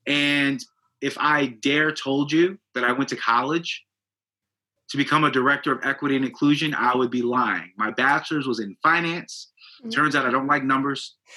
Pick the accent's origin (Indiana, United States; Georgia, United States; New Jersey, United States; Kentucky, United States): New Jersey, United States; Jersey City; but I'm also from Jersey City, New Jersey.